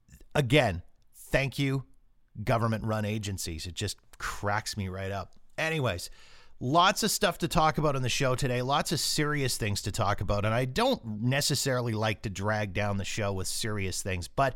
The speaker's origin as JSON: {"language": "English", "country": "Canada", "said": "as a Canadian"}